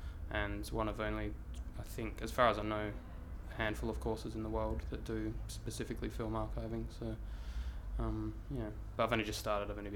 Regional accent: Mount Barker, South Australia, Australia; also born or lived in Adelaide; I was born in Mount Barker, but I'm from Adelaide. It's a reflex, I just say I'm from Adelaide, but yeah, Mount Barker, so it's a sort of country town with a population of about 7,000 or 8,000, I think.

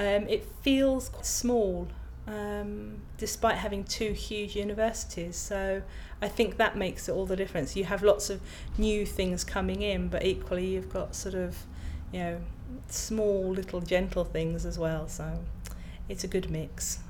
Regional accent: South East England, United Kingdom; also born or lived in Wales / London / Norfolk; now in Sheffield, United Kingdom; Originally, I'm from Kent. But the life of an archaeologist is quite sort of nomadic, and you go wherever the work is.

